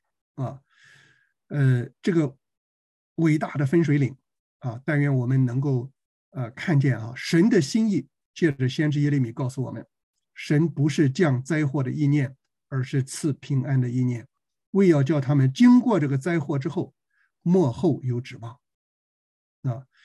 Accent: China; 但是咱们中国人有一句宝贵的话说，

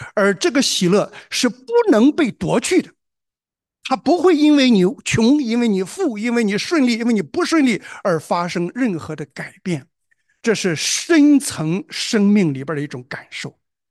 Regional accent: China; 我也是中国人

